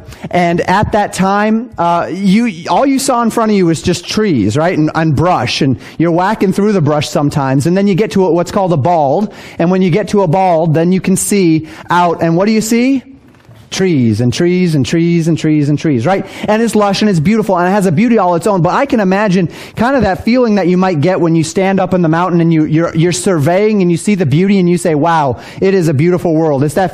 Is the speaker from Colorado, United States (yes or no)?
yes; Colorado, United States; I grew up in Colorado, that I used to get when I'd climb one of those mountains.